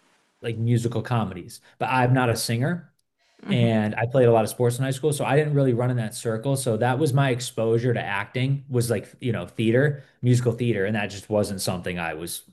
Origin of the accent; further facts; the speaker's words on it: New England, United States; now in California, United States; I could tell you where I grew up. I grew up in New England